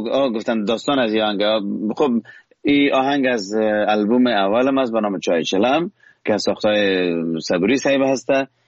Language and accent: Persian; Kabul, Afghanistan; accent: Kaboli; also born or lived in Herat; خب بدون شک زادگاه من هرات، و اما در کابل ما بزرگ شدم.